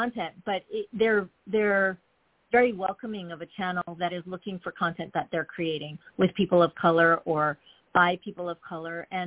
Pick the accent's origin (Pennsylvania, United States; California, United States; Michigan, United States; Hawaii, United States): Hawaii, United States; I'm Asian American. I actually grew up in Hawaii.